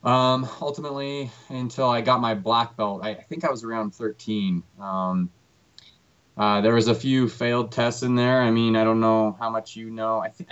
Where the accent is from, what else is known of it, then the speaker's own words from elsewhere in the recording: Salt Lake City, Utah, United States; So yeah, born and raised in Salt Lake, and really enjoy it here.